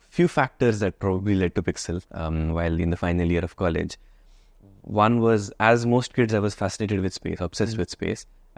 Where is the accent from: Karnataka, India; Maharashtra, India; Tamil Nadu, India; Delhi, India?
Karnataka, India; Chikmagalur; So I grew up in Chikmagalur here in Karnataka.